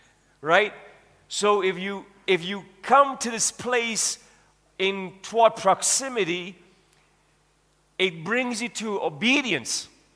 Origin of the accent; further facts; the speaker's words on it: South Africa; being a South African citizen growing up in this nation, that I'm a proud person to have been born and raised in this nation